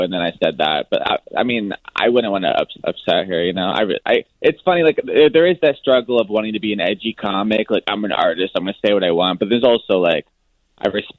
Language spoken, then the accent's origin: English; San Diego, California, United States; So I'm from San Diego, and so is she.